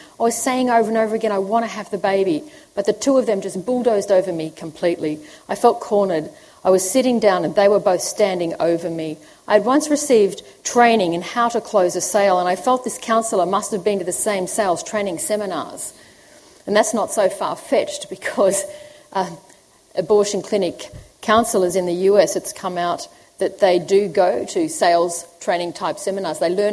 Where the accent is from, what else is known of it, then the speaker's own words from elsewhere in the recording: Canberra, Australian Capital Territory, Australia; Now, it was Genevieve's story in my hometown, Canberra, that really motivated me to write this book.